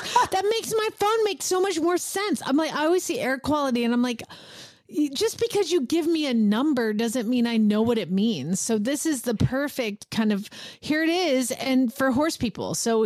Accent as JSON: {"language": "English", "region": "Georgia", "country": "United States", "said": "Well, I'm from Georgia. We didn't have them anywhere."}